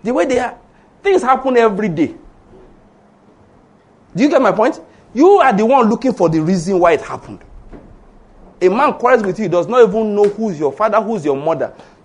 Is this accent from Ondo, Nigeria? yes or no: yes; Ondo, Nigeria; And I'm from Ondo State, naturally speaking. Like we said, my Hittiteness and my Amoriteness is from Ondo State